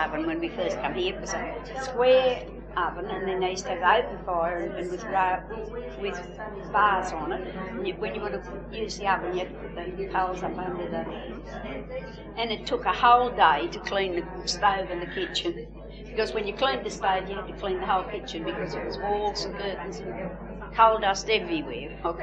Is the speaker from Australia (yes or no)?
yes; Kempsey, New South Wales, Australia; born there; moved away as an adult; I was born in Kempsey in 1920. And I come down here when I was first married